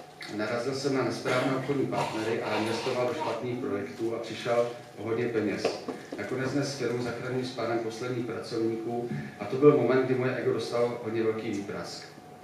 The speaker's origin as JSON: {"language": "Czech", "town": "Šumperk", "region": "Olomouc Region", "country": "Czechia", "tie": "born or raised there", "said": "S bráchou jsme zašli na bohoslužbu bratrské církve Šumperku, v mém rodném městě."}